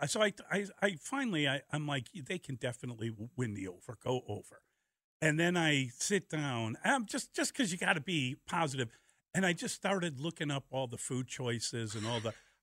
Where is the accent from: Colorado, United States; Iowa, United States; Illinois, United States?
Illinois, United States; I grew up on the South Side. I've been to plenty of opening days.